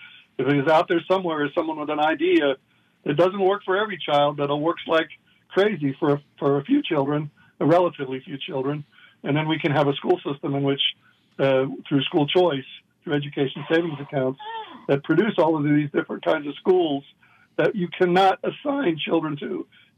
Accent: Utah, United States; that's one of the things I discussed was what my home state of Utah has done.

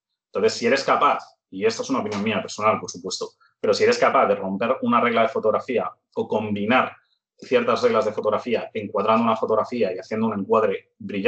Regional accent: Madrid, Community of Madrid, Spain; now in Edinburgh, United Kingdom; yo resido aquí en Edimburgo, pero yo soy de Madrid.

